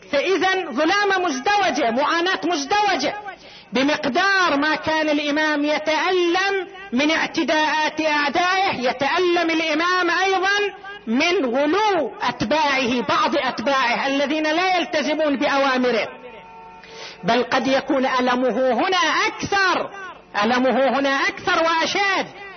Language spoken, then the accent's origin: Arabic; Qatif, Eastern Province, Saudi Arabia; وينقل هنا عندنا في القطيف